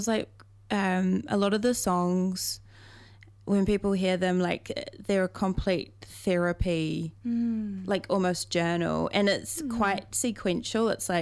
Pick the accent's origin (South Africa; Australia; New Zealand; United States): New Zealand; Waiheke Island, Auckland; I'm from Waiheke, so like it always feels like going home.